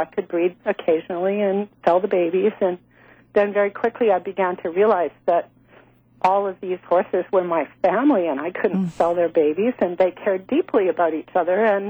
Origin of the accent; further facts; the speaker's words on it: British Columbia, Canada; I'm actually from Middle British Columbia.